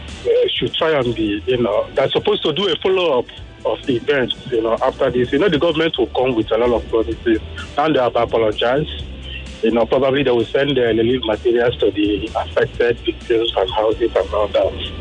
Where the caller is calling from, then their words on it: Ireland; I'm calling you from Ireland.